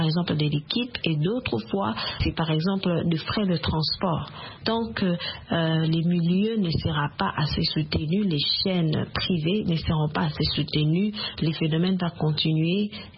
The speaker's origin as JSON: {"language": "French", "country": "DR Congo", "said": "particulièrement chez nous en République démocratique du Congo."}